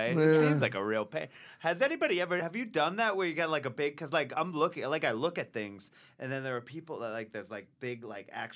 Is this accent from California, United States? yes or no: no; Massachusetts, United States; I'm from Massachusetts, and in the most, like, outside of Boston way ever